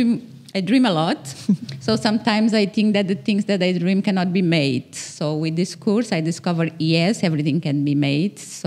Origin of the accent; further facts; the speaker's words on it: Cape Verde; English is a second language; And I'm from Cabo Verde. I live here.